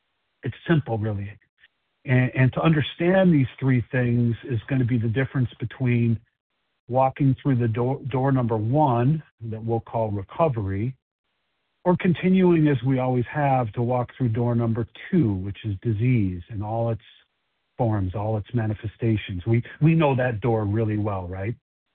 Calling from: Chicago, Illinois, United States; I'll be the host for the presentation this morning. I'm calling from Chicago, Illinois.

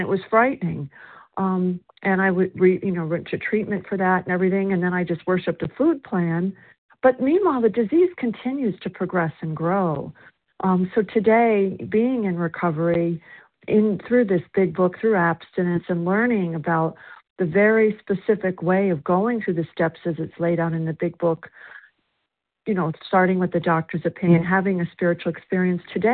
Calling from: South Carolina, United States; I'm a grateful, recovered, compulsive overeater, and I'm calling from South Carolina.

